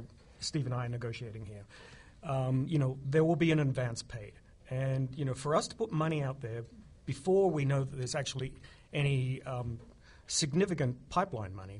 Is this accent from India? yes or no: no; Australia; born there; also born or lived in Japan / Germany / France / England; I'm an Australian born, and I've actually lived outside of Australia more than I have in it, and I worked for a large music publisher, EMI, for many years, and I actually worked in Japan, I worked in Germany, I worked in France, a number of years in England, New York, Nashville